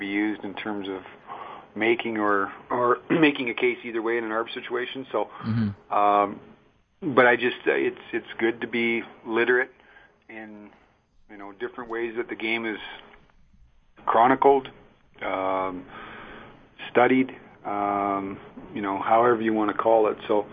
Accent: Canada; I'm a Canadian guy.

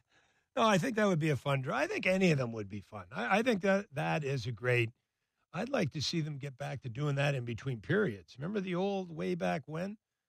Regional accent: Montreal, Quebec, Canada; I grew up in Montreal

